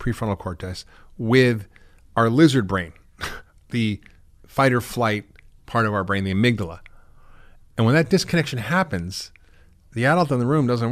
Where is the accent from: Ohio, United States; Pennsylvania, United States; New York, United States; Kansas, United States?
New York, United States; Queens; I mean, I grew up in Queens in a very poor neighborhood.